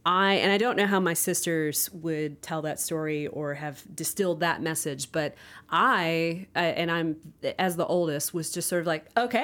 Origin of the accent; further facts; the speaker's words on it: the South, United States; growing up in the South, where there are a lot of defined roles for women